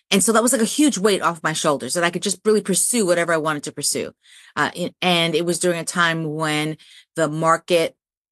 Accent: New York City, New York, United States; I grew up in New York City, and I was fortunate enough to receive scholarships.

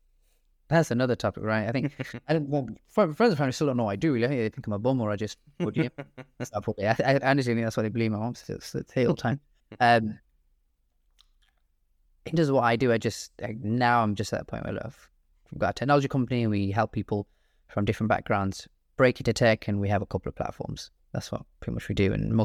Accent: Birmingham, West Midlands, United Kingdom; Turns out where I'm from, where I'm based. I'm based out in Brum, Birmingham, best in the UK.

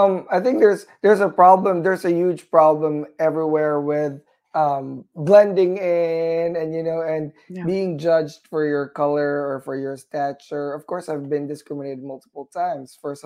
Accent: Philippines; I'm a brown person, right? I came from the Philippines.

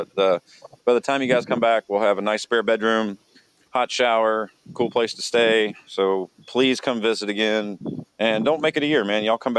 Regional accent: Virginia, United States; I'm from Virginia and I worked on boats.

